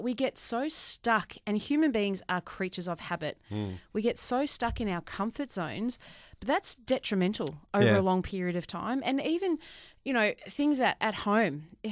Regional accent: Melbourne, Victoria, Australia; Didn't grow up with it because I grew up in Melbourne.

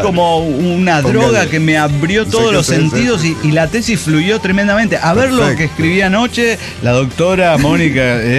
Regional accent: Chiapas, Mexico; now in Mexico City, Mexico; soy chiapaneca, residente en Ciudad de México.

